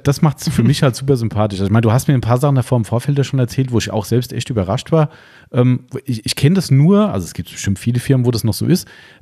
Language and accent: German; Germany; ich spreche Deutsch. Ja klar, wir sind ja aus Deutschland alle.